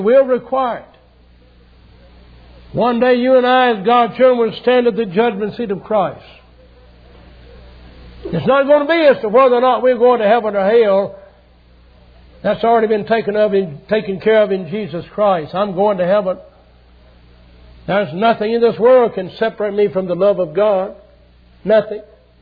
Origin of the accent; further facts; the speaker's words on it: the South, United States; I grew up in the South.